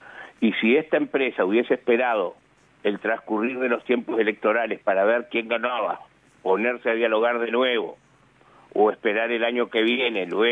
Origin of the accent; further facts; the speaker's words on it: Uruguay; así como los uruguayos, a través de lo que denominamos trazabilidad vacuna, esa caravanita que colocamos en la oreja de nuestros animales